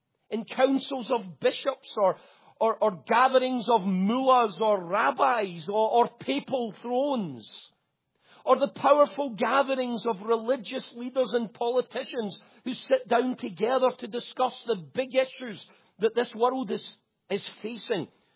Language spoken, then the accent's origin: English; United States; Because I might not sound like it, but I'm an American. And I'm very proud of it. I'm happy to be an American.